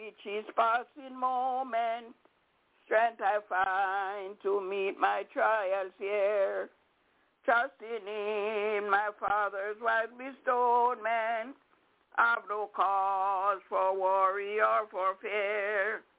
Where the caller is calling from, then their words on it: Albany, New York, United States; I'm calling from Albany, upstate New York.